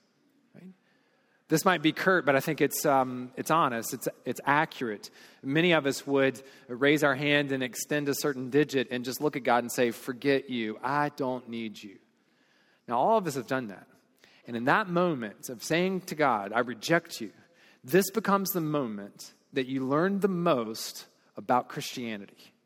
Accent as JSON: {"language": "English", "region": "the South", "country": "United States", "said": "my immediate response is a smile on my face, because I'm a Southerner"}